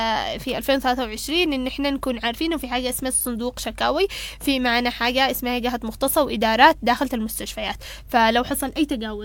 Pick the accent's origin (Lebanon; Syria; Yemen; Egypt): Yemen; طبعا عدد الأطباء عندنا في اليمن يعتبر الآن وخاصة بعد الحرب يعني قليل